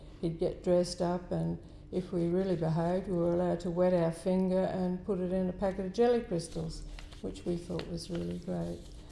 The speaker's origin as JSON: {"language": "English", "town": "Kalamunda", "region": "Western Australia", "country": "Australia", "tie": "born or raised there", "also_born_or_lived": "Perth / Daglish", "said": "I was born in Perth in 1945, and we lived in Kalamunda for 9 years in a really old house."}